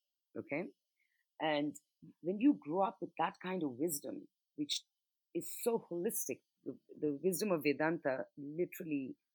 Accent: India; because, I mean, you know, I grew up in India.

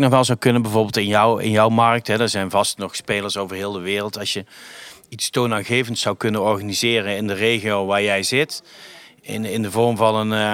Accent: Lieshout, North Brabant, Netherlands; Ik ben opgegroeid in Lieshout en ik had altijd het idee dat aan de toog

